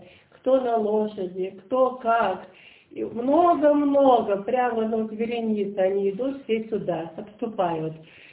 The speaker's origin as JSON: {"language": "Russian", "town": "Lyuban", "region": "Leningrad Oblast", "country": "Russia", "said": "Да, я сама из Любани. И конкретно из деревни Бородолина. У нас там был аэродром."}